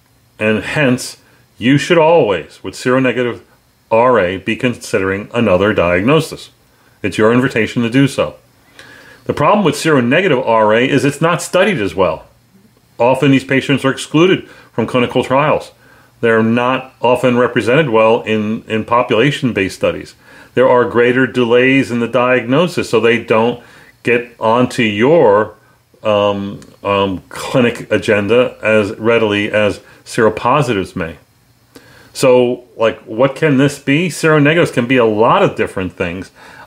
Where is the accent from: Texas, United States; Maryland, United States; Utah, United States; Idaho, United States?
Texas, United States; Dallas; from Dallas, Texas.